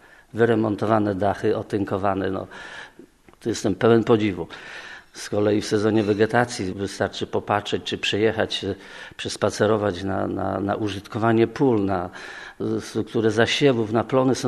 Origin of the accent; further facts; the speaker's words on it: Świątniki, Greater Poland Voivodeship, Poland; Nie, od urodzenia jestem mieszkańcem Świątnik